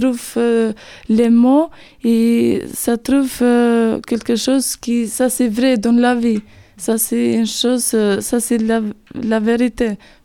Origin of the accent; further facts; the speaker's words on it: Albania; French is a second language; Je viens au pays d'Albanie